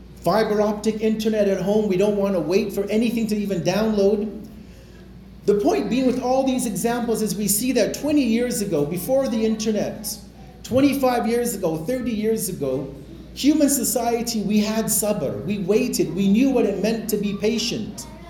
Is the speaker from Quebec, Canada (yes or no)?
no; Edmonton, Alberta, Canada; I remember when I was growing up in Edmonton, when in the 70s and 80s